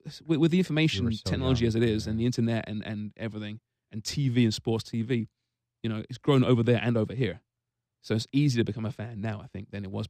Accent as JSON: {"language": "English", "region": "England", "country": "United Kingdom", "tie": "born or raised there", "said": "But you know, growing up in England."}